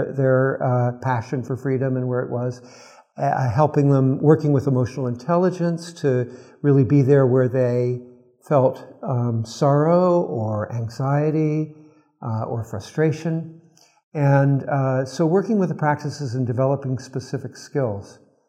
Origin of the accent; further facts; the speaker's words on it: West Virginia, United States; I was born in West Virginia, and I grew up on the Ohio-West Virginia border